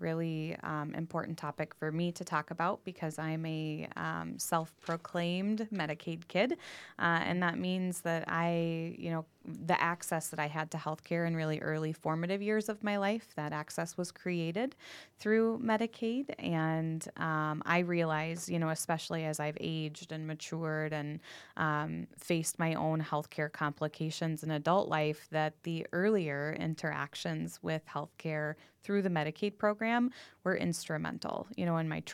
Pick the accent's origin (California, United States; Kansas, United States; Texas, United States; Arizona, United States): Texas, United States; Dallas; born there; Originally from the southern part of the United States, so I was born in northern Texas, the Dallas-Fort Worth area.